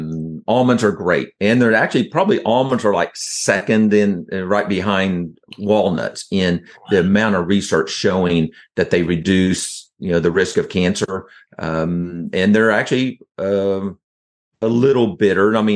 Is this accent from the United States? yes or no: yes; Oklahoma, United States; accent: Okie; And so my Okie accent is pecans or pecans, you know